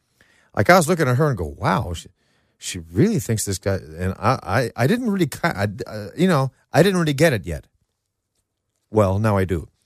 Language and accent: English; Boston, Massachusetts, United States; Man, this guy, you know, I'm from Boston, and I know